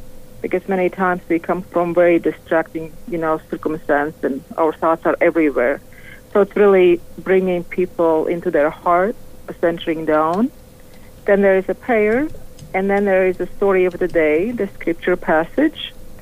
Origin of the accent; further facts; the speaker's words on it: Latvia; growing up in Latvia under the Soviet occupation.